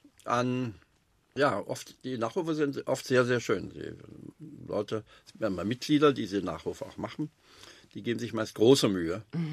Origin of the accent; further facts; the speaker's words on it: West Germany, Germany; und dann war ich plötzlich auf der Ostseite als Westdeutscher